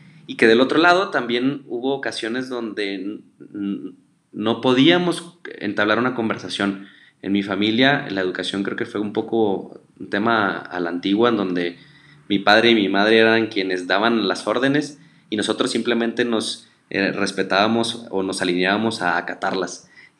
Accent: Saltillo, Coahuila, Mexico; nosotros somos de Saltillo, Coahuila

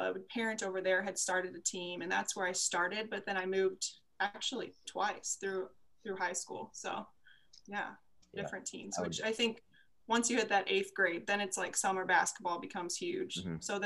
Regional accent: Cedar Rapids, Iowa, United States; So I grew up in Cedar Rapids, Iowa, so just a couple hours away here from Des Moines.

